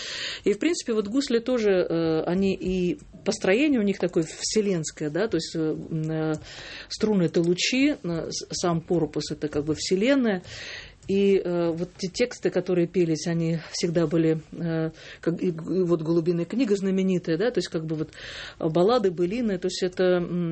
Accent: Riga, Latvia; потому что я сама же выросла в Риге, в Латвии

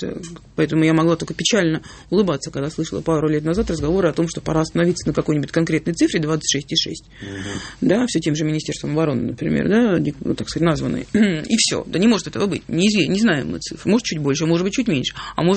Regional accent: Russia; узнав, что я из России, перешел на русский

